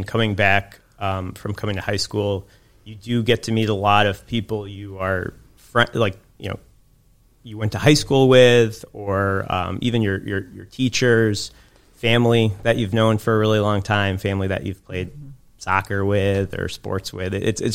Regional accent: Ada, Michigan, United States; I grew up here in Ada, went to Four Sills Northern. Did my undergrad at Michigan State, dental school at U of M, and I've always wanted to practice in West Michigan and specifically Ada back home.

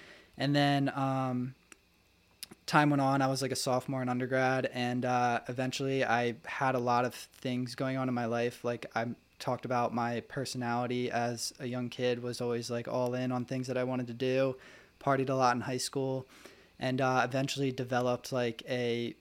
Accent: Ocean City, New Jersey, United States; Yeah, so I grew up in Ocean City, New Jersey. Grew up, you know, very normal household.

